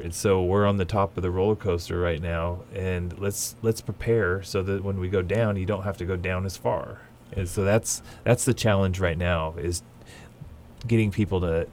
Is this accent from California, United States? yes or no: yes; McKinleyville, California, United States; I am from McKinleyville.